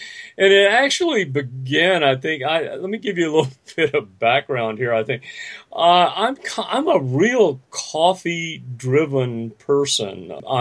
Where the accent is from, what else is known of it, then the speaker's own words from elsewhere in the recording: Texas, United States; I grew up in Central Texas, where there are a large number of lakes, and so I was on a lake almost every weekend with my dad.